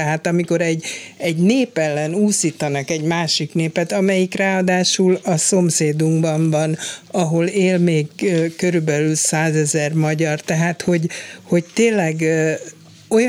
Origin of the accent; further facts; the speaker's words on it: Hungary; De, mert magyar vagyok, és ezt bár a magyar kormány teszi, de hát igazából azért Magyarországon egy bélyeg